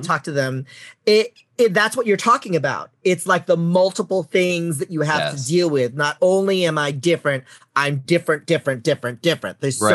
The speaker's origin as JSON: {"language": "English", "town": "San Francisco", "region": "California", "country": "United States", "tie": "born or raised there", "said": "this would happen to me because I grew up in San Francisco."}